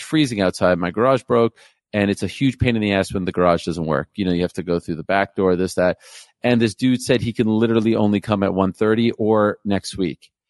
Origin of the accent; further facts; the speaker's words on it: Canada; especially working for the CBC as a Canadian.